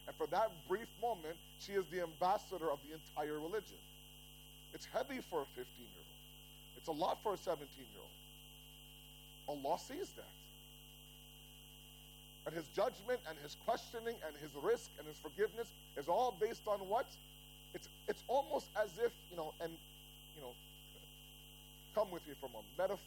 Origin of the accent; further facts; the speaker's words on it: Toronto, Ontario, Canada; It's different than when I grew up in Toronto.